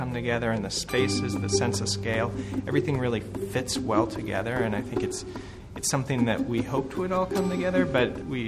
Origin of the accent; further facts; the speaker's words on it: Vancouver, British Columbia, Canada; My favorite part about this project was coming back to Vancouver. I grew up in Vancouver